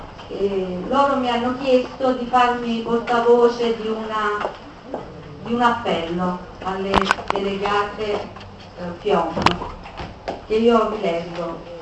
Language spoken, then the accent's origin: Italian; Faenza, Emilia-Romagna, Italy; vengo da Faenza, provincia di Ravenna.